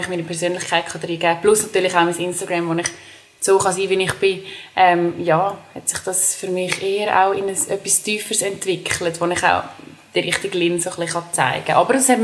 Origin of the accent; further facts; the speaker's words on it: Dallenwil, Nidwalden, Switzerland; Ich bin ursprünglich aus Nidwalden. Das ist, ich bin in Dallewil geboren. Es ist ein kleines Dörfchen in Nidwalden. Ich bin mit 3 Schwestern aufgewachsen.